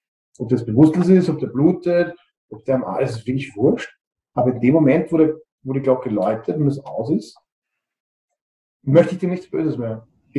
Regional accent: Austria; vor allem spannend der Kampf für uns als Österreicher

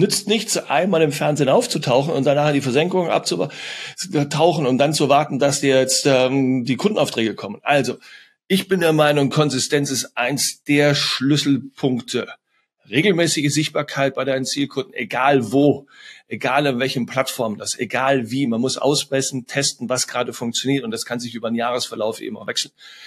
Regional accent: Cologne, North Rhine-Westphalia, Germany; ich komme aus Köln

